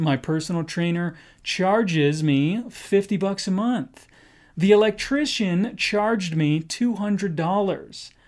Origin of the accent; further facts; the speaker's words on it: United States; accent: American; But with my particular American accent, many North Americans have a very soft T